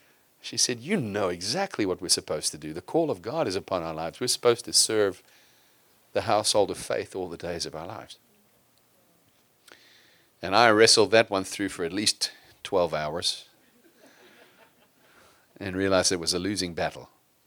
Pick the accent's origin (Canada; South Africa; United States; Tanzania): South Africa; we come from South Africa, and we're working with the mission place up the mountain